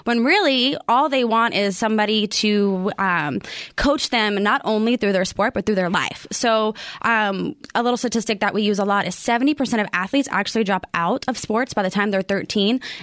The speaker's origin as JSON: {"language": "English", "region": "Texas", "country": "United States", "said": "And I'm from Texas, so I come from a football state."}